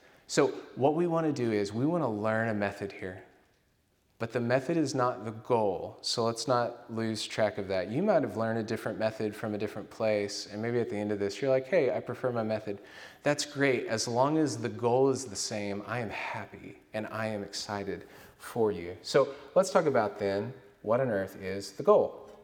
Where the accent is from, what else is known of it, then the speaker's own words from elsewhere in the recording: Sulphur, Oklahoma, United States; I'm from Sulphur, Oklahoma. Many of you guys know that. It's a small town. Most of my friends growing up, they were hunters.